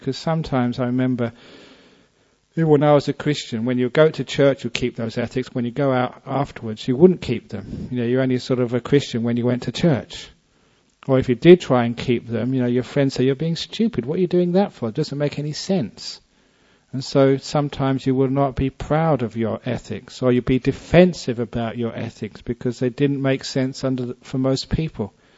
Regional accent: Acton, London, United Kingdom; born there; I was born in Acton

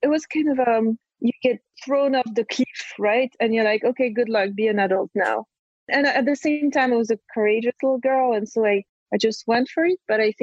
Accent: Corsica, France; English is a second language; And also, I come from Corsica, and it's a very Italian culture where people want to look beautiful.

